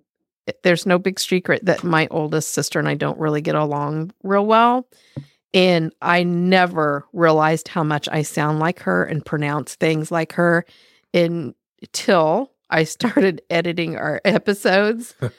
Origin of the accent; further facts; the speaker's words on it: Indiana, United States; I'm from Indiana